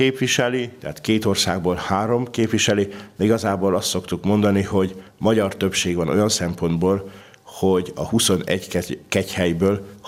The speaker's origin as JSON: {"language": "Hungarian", "region": "Transylvania", "country": "Romania", "said": "mondtam, hogy Erdélyből, Romániából, de azon belül Erdélyből és egy magyar kegyhelyet képviselek, annak ellenére, hogy Romániából jövök"}